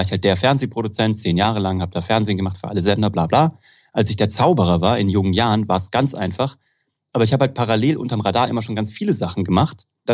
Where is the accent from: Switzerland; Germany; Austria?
Germany; Kassel, Hesse; ich komme aus Kassel, wie gesagt, bin dann nach dem Abitur